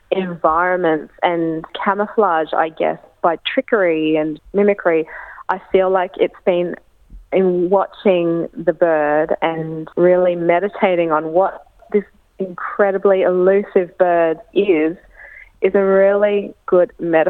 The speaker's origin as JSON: {"language": "English", "country": "Australia", "tie": "born or raised there", "said": "I grew up here in Australia, not somewhere like Hungary, or my grandfather's from America or like China, that my spirit is here."}